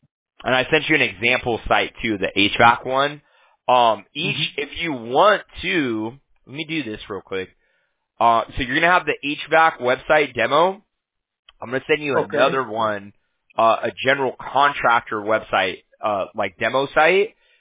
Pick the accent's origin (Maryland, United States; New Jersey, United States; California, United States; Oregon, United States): California, United States; Huntington Beach; I'm from Huntington Beach, one city over.